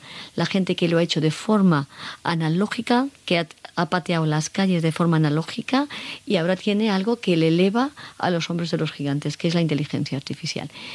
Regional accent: Cuenca, Castilla-La Mancha, Spain; moved away as an adult; now in Madrid, Spain; cuando vine yo aquí a estudiar, ¿no? A Madrid, yo soy de Cuenca

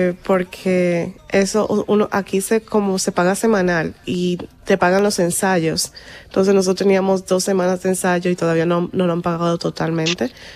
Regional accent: Dominican Republic; Soy de República Dominicana y también es como una palabra del Caribe.

